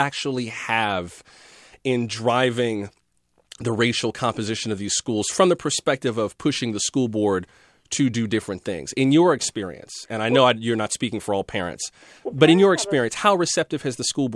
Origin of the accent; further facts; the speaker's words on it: Florida, United States; I'm from South Florida, and my school was incredibly diverse.